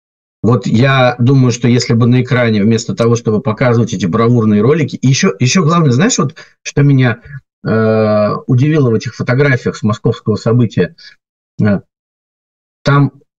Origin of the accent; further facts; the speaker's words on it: Saint Petersburg, Russia; ну, в силу того, что я питерец, да, у меня знакомые оттуда